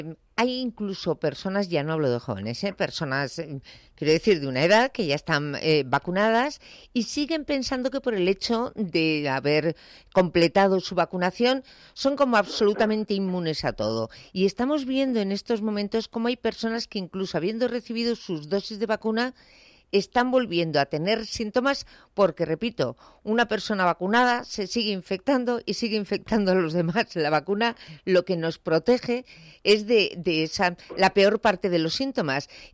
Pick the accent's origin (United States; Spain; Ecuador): Spain